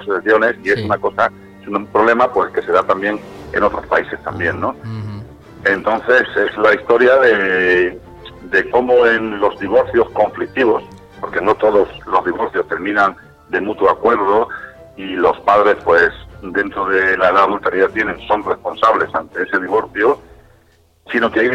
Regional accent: Linares, Andalusia, Spain; moved away as an adult; now in Seville, Spain; yo nací en Linares y me crié allí, estudié allí. Y luego ya pues me marché fuera de Linares a trabajar a Sevilla y bueno, y la verdad es que por aquí sigo, por las tierras sevillanas.

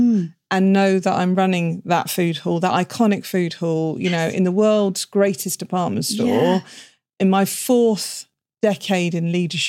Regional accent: Southampton, South East England, United Kingdom; So I grew up in Southampton.

